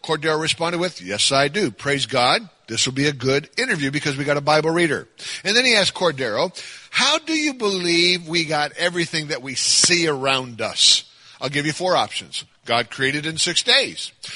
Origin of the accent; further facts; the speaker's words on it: United States; I was a Christian because I was raised in America. I was raised in the church.